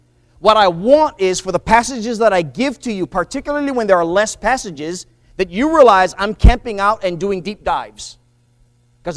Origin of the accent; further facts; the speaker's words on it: Hawaii, United States; Again, growing up in Hawaii, I grew up where the picture is Hawaii is not a melting pot. Hawaii is mixed salad.